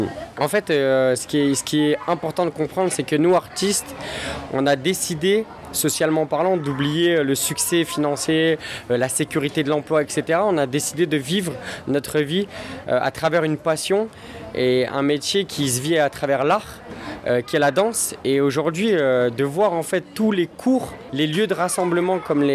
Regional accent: Toulon, Provence-Alpes-Côte d'Azur, France; Je suis originaire de Toulon. En ce moment, je suis beaucoup sur Paris.

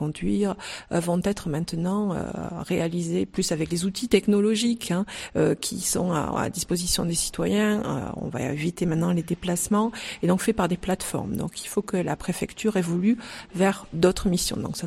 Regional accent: Provence-Alpes-Côte d'Azur, France; moi je suis provençale d'origine, je suis des Bouches-du-Rhône, j'ai encore des attaches là-bas.

